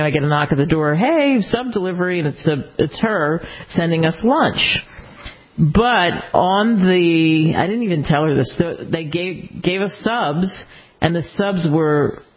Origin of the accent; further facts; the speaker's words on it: Northeast, United States; since I grew up in the Northeast but lived in all different parts of the country